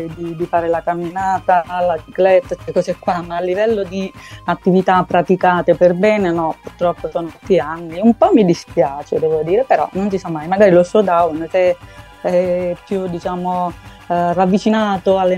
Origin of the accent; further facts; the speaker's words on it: Marsico Nuovo, Basilicata, Italy; Quando ero ragazza, diciamo che frequentavo l'associazione pallavolo al mio paese, Marsico Nuovo